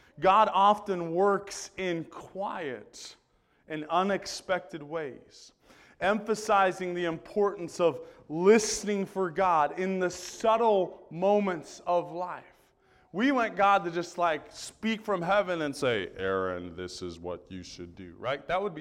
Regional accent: California, United States; I grew up in Southern California.

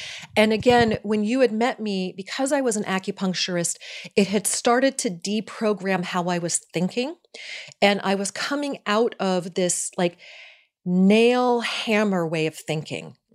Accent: East Coast, United States; And, you know, I'm from the East Coast. I'm 52

